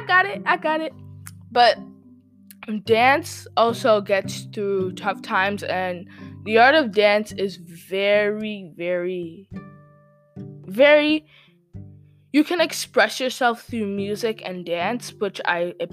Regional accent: Ghana; I'm from Ghana. And actually, no, I'm not born in Africa. I'm sorry. I'm originated from Africa. So yeah, I know how to do Afrobeat dances.

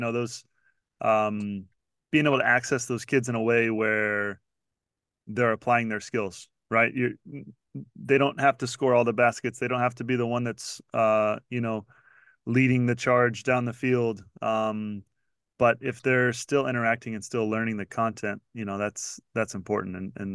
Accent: United States; And international schools are very different than I'm an American, right?

